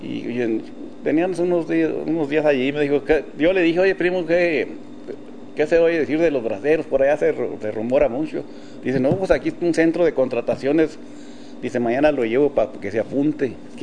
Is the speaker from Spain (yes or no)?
no; Santa Bárbara, Chihuahua, Mexico; Pues allá, este tren llegaba hasta mi tierra, Santa Bárbara, donde yo nací.